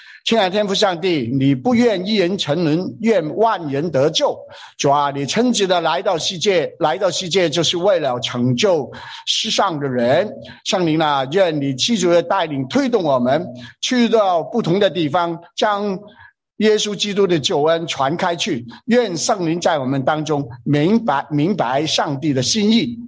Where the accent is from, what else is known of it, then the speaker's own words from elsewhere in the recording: Hong Kong; now in Australia; 我们是从香港来的，差不多八年前我们就是去那个 Orange 那个地方南山再开两个多小时了，就在那边向城乡的华人宣教